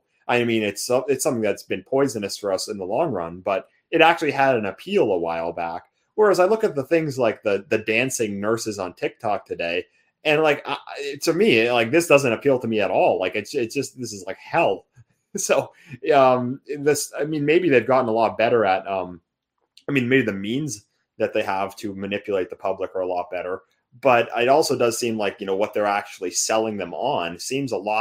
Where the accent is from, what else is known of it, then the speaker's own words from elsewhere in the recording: Canada; I'm not an American, I'm Canadian